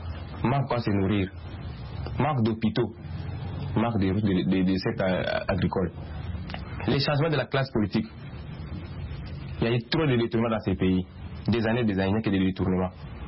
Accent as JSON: {"language": "French", "town": "Lubumbashi", "region": "Haut-Katanga", "country": "DR Congo", "tie": "born there", "said": "Je suis né à Lubumbashi. J'ai 35 ans et je suis médecin de la République démocratique du Congo."}